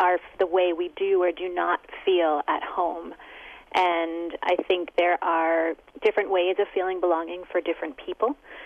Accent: Long Island, New York, United States; I know I grew up in Long Island, and I swore I would never return, and yet here I am. I live in Long Island again

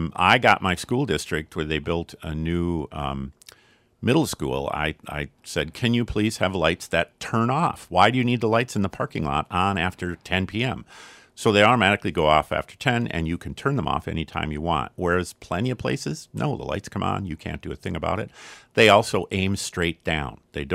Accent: St. Paul, Minnesota, United States; When I was a kid, I grew up in St. Paul. We could see quite a few stars right from my front yard.

